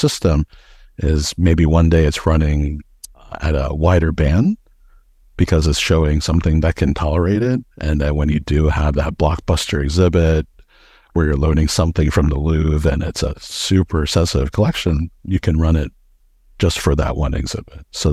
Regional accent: District of Columbia, United States; even though I grew up in the Washington, D.C. area, I had never gone to this museum before.

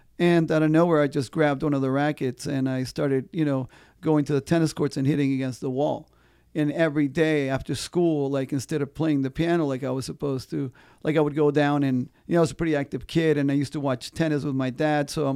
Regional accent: Mexico; also born or lived in San Antonio; now in United States; first we moved to San Antonio in Texas, and I started beating everybody there because I was originally from Mexico

